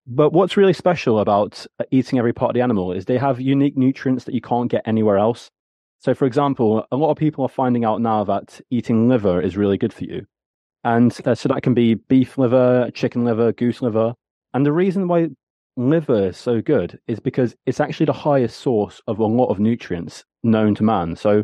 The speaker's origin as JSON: {"language": "English", "country": "Latvia", "said": "So I'm from Latvia, which is in Eastern Europe."}